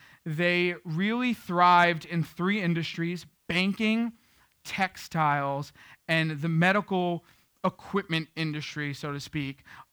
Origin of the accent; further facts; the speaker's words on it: Queens, New York, United States; You got to understand, I came from Queens where they would triple bag a stick of gum for you without blinking an eye.